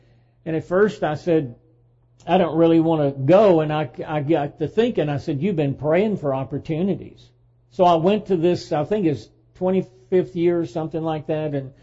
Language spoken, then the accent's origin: English; Alabama, United States; When I lived in central Alabama, I even went on the radio in my hometown.